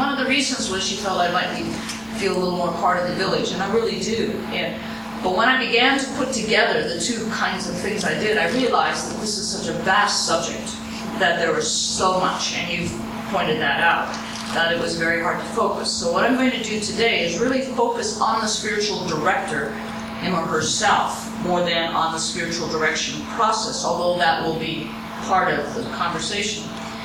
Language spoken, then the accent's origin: English; Seattle, Washington, United States; born there; now in Spokane, United States; I come from Spokane, Washington, at the present moment. I actually was born in Seattle, Washington.